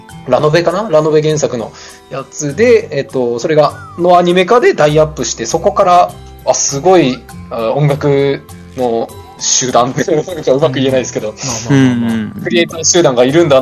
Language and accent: Japanese; Saitama, Japan; あ、埼玉出身ですね。